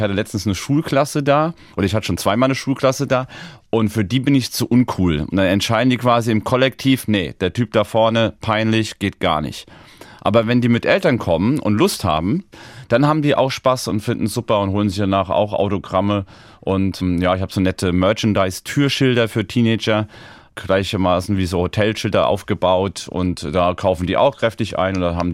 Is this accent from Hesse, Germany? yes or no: no; Hüffelsheim, Rhineland-Palatinate, Germany; in Hüffelsheim auch in meinem Heimatort quasi auch zu spielen, auf der Bühne zu stehen. Meine Eltern wohnen noch da und das ist Heimat für mich